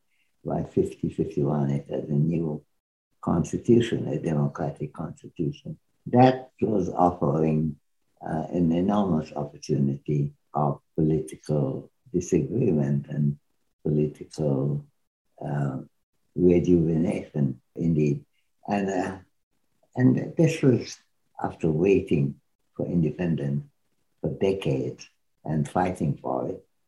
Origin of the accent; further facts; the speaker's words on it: Dhaka, Dhaka Division, Bangladesh; especially since I came from Dhaka